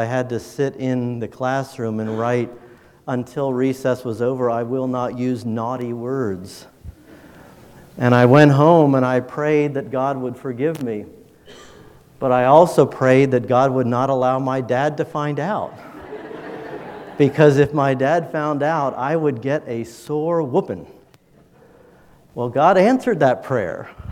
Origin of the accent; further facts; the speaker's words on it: Wisconsin, United States; one of my best friends as a kid growing up in Wisconsin